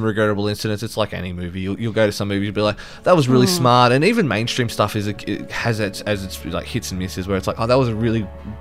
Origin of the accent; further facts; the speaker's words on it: Dandenong, Victoria, Australia; you know, I'm from Dandenong and I get on trains, doesn't mean I'm going to yell at you.